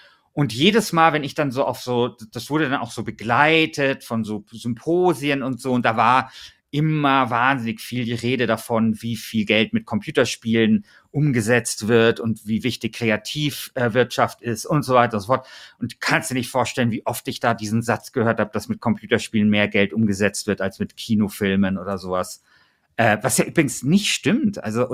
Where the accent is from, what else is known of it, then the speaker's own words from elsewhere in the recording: Bavaria, Germany; Bayern vertreten von mir, mein Heimatbundesland.